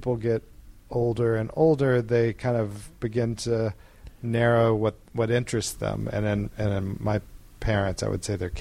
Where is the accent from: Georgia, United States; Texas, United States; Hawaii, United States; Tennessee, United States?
Tennessee, United States; Memphis; I think growing up in Memphis, there were probably 2,000 Jewish families, so it wasn't tiny.